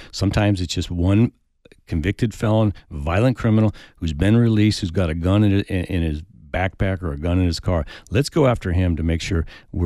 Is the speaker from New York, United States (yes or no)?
no; Tucson, Arizona, United States; I'm a lifelong Dem. I grew up in Tucson. Tucson is my community.